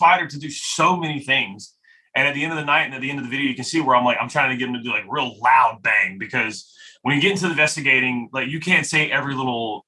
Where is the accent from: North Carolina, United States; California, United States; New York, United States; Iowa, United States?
North Carolina, United States; New Bern; New Bern, North Carolina. So East Coast.